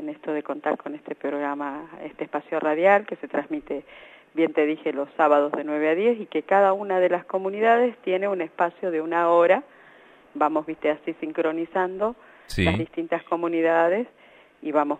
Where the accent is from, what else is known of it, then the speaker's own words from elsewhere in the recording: Villa Berthet, Chaco, Argentina; born there; yo nací en la provincia del Chaco